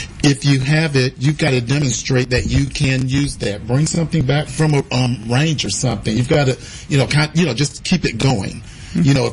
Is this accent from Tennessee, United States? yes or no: no; Flint, Michigan, United States; I mean, I'm from Flint, Michigan.